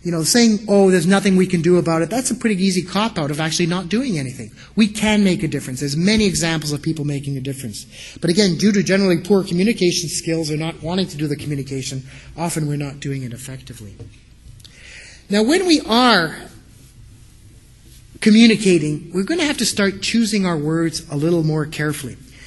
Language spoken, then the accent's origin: English; Montreal East, Quebec, Canada; I grew up in Montreal East